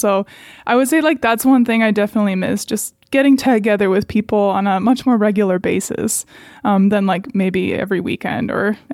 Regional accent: Cleveland, Ohio, United States; first language Serbian; English is a second language; I grew up in Cleveland, actually. My parents are from Serbia. They moved here like decades ago, of course, and I was born here. So I've always had that like European heart and soul to me. Serbian was my first language.

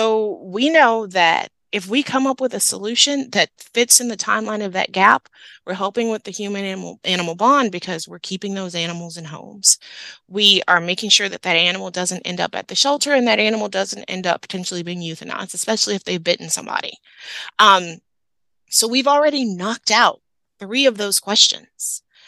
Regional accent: New Orleans, Louisiana, United States; I'm from New Orleans, so you have to excuse my math, because let's be honest, we're lucky that I can read.

